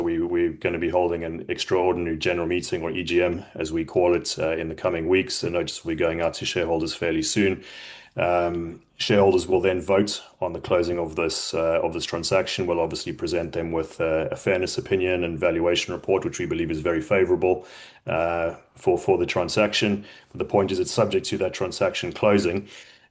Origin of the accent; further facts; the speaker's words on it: South Africa; I'm South African, so hence the accent.